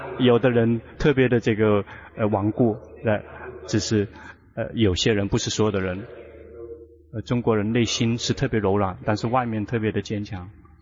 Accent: Thailand; Chinese is a second language; 中国人跟泰国人不同，我们泰国人拿到话筒害怕，就会紧张

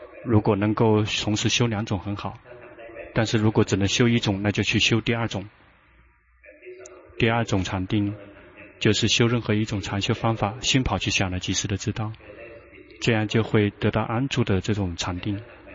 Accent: China; 我们中国人没有举牌的，不要提问了

